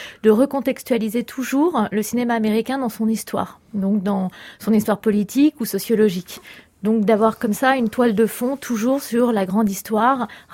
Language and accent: French; France; on est née en France et qu'on est française 100%.